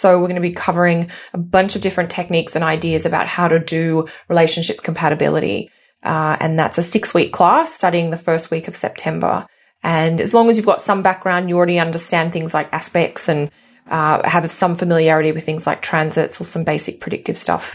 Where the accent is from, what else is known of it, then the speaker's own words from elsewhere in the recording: Australia; born there; obviously I'm Australian by birth. So anything that puts me near the Pacific Ocean is happy days.